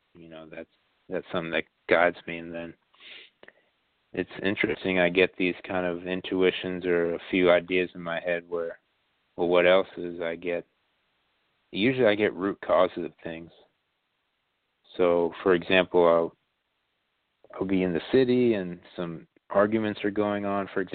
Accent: Ireland; And, you know, being Irish and all that myself, I have strong affinity for those lands, the green fields and all that, and all the medieval stories and the Celtic myths.

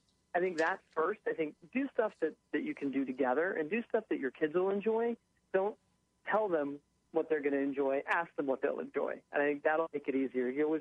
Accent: Jersey City, New Jersey, United States; even though I'm not that far away because I'm from Jersey City

